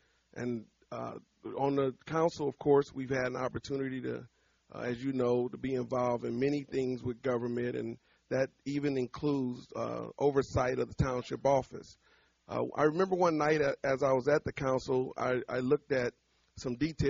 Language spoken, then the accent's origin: English; Peoria, Illinois, United States; I grew up on the Peoria South Side on Richard Pryor, which used to be Sheridan Street.